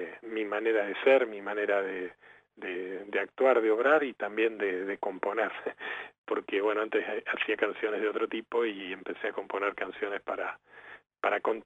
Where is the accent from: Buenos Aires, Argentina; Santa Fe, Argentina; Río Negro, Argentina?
Buenos Aires, Argentina; yo soy de Buenos Aires, he nacido aquí, he criado aquí, digamos, y vivo aquí, hace 57 años ya, y hago música católica desde los 21, 22